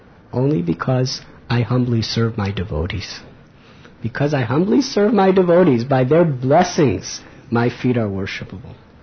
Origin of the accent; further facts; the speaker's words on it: United States; It's not so famous. I'm American.